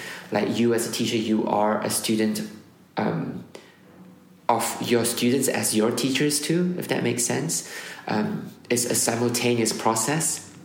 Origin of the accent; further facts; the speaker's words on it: Malaysia; I grew up in Malaysia and I loved it.